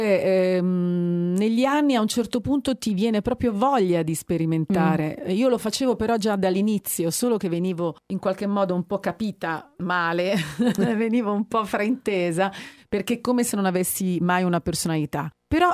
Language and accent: Italian; Taranto, Apulia, Italy; now in Milan, Italy; pur essendo innamoratissima della mia terra, della mia Taranto, di Lecce, della mia casa che è la Puglia.